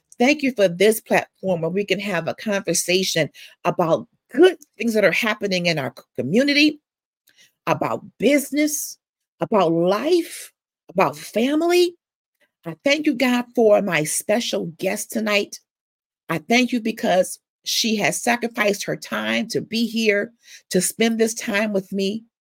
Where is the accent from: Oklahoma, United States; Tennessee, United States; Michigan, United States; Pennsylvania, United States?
Michigan, United States; Detroit; I was also born and raised in Detroit.